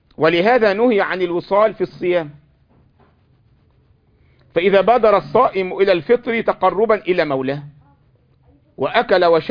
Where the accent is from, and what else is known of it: Egypt